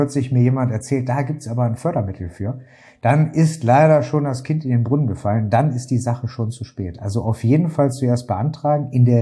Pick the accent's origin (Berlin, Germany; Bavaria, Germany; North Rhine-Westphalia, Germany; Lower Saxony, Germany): North Rhine-Westphalia, Germany; Krefeld; Ich komme selber aus Westdeutschland, Krefeld, die Stadt mit K, wie man das auch schon mal sagt.